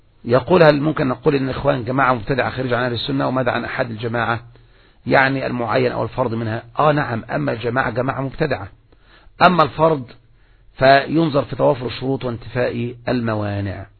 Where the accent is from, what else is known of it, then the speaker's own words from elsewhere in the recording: Egypt; عندنا في مصر يقولون